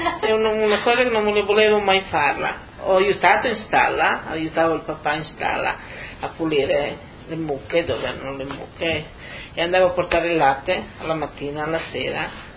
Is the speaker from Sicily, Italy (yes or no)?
no; Prodolone, Friuli-Venezia Giulia, Italy; quando avevo 2 anni, la mia famiglia è andata a abitare a Prodolone, una frazione di San Vito al Tagliamento. Da là sono cresciuta a Prodolone. E così sono andata avanti, sempre vivendo a Prodolone.